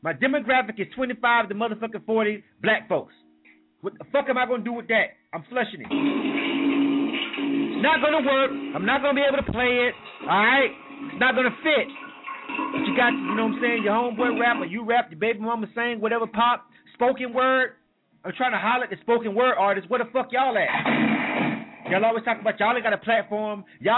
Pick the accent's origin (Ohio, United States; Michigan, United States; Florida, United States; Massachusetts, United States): Florida, United States; Panama City; that's 7 to 9 p.m. in the Bay with my hometown, Panama City. What's happening? 850 in the building.